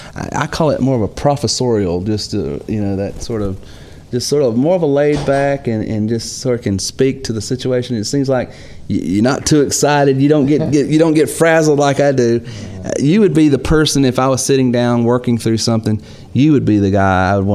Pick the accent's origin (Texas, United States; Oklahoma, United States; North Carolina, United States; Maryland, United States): North Carolina, United States; when I said Carolina, I meant Tar Heels, because I'm natively from North Carolina.